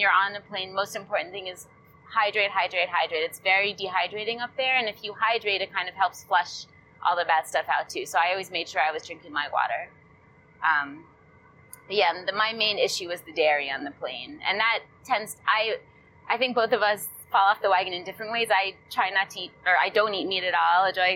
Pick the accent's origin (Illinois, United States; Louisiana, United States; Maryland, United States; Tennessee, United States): Maryland, United States; Genetically, I'm from New York. I'm from Maryland.